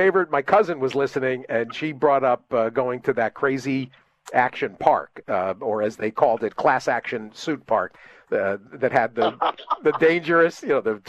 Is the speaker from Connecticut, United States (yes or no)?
yes; Connecticut, United States; That actually is a good one I grew up with in Connecticut.